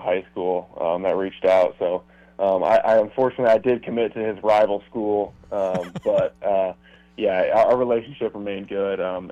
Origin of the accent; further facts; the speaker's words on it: Indiana, United States; Man, I love it. Love the people there. Love the atmosphere. Definitely home for me.